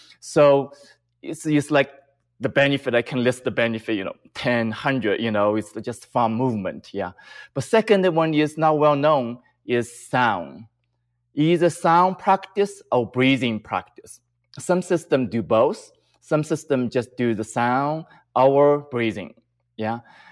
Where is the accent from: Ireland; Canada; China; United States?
China; English is a second language; I grew up in China.